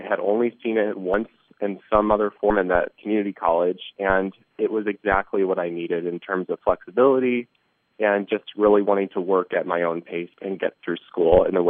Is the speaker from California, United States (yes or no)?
no; Chicago, Illinois, United States; also born or lived in Iowa City, United States; So I was born in Iowa City, Iowa. My mother and I lived there for about a year. And then we actually ended up going to Chicago because she wanted to go to school to become a doctor. So I actually grew up in downtown Chicago for about 14 years.